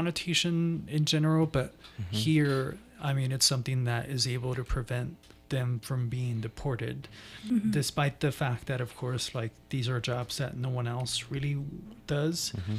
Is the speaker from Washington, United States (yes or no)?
no; Texas, United States; especially like if we grew up in the Lower Valley like me, where, you know, you still see these trucks that are crossing over to Juarez from the Puente Libre